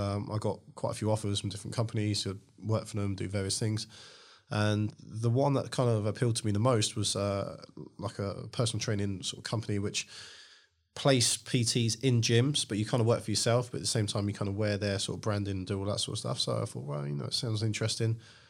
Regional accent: London, United Kingdom; so I'm from London originally

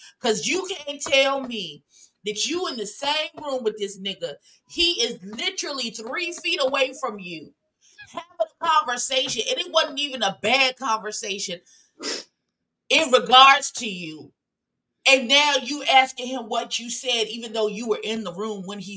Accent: Hartford, Connecticut, United States; born there; I was born in Hartford, so I still...

